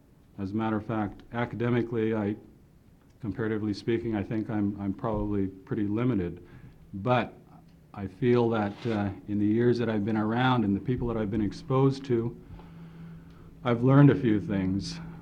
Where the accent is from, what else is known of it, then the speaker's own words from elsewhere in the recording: Juneau, Alaska, United States; also born or lived in Angoon; From Angoon, Alaska. I was born in Angoon. I was raised here in Juneau.